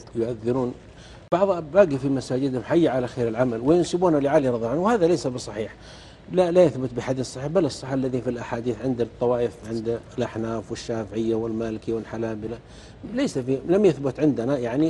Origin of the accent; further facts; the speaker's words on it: Saudi Arabia; هو مطوع في أيضا في ناحية من النواحي عندنا في السعودية